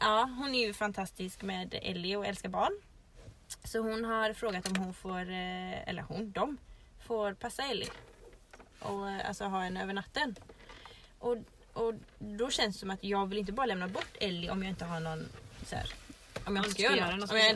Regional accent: Floda, Västra Götaland County, Sweden; åkte vi och kollade på radhus i Floda, Kyrkmossen, närheten där jag är uppvuxen.

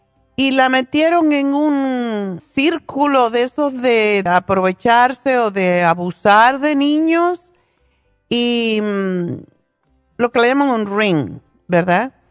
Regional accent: Cuba; now in United States; yo soy cubana, nací en Cuba, pero me une mucho mi conexión con España. Y aquí en Estados Unidos, que es donde he vivido la mayoría de mi tiempo.

